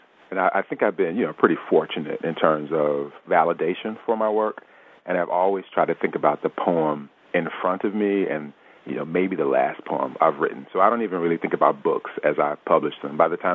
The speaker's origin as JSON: {"language": "English", "region": "the South", "country": "United States", "tie": "born or raised there", "said": "I mean, when I grew up in the South, I played sports, and I was a visual artist"}